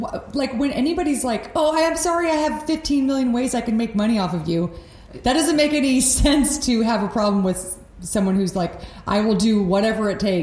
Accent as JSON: {"language": "English", "region": "Texas", "country": "United States", "moved": "yes", "said": "And I'm from Texas, so I'm fully aware of..."}